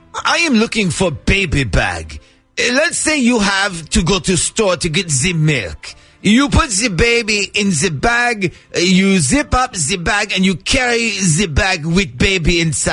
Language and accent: English; Ohio, United States; I grew up in Ohio.